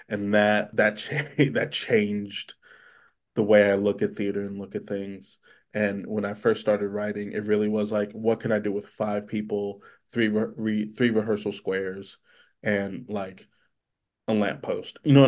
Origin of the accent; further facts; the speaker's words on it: Houston, Texas, United States; I mean, I grew up in Houston, Texas. So I was seeing plays and stuff like that, sure.